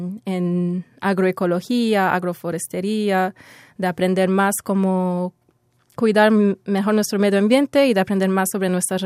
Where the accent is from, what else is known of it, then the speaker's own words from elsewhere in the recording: Montreal, Quebec, Canada; creciendo acá en Montreal, en la ciudad